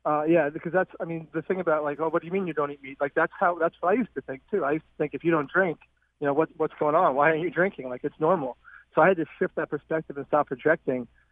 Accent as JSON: {"language": "English", "region": "Vermont", "country": "United States", "tie": "born or raised there", "said": "I grew up in Vermont where I was a big tennis player"}